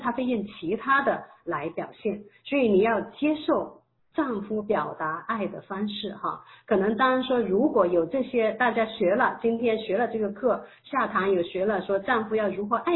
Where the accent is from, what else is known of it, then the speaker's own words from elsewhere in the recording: South China, China; 我们两个他是北方人，我是南方人